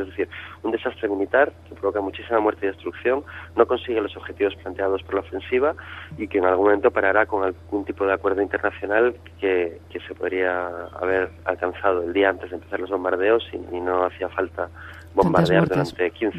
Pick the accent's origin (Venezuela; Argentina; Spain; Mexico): Spain; por lo menos español soy el único y somos 6 europeos